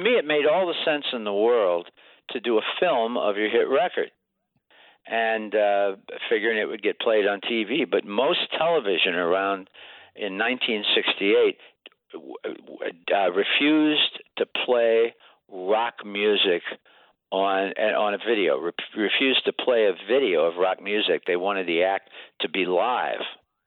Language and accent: English; Niles, Michigan, United States; also born or lived in Dayton, Ohio; now in New York City, United States; I was born in Dayton, Ohio, and I was raised in Niles, Michigan, but I've lived right across from the Ed Sullivan Theater for about the last four years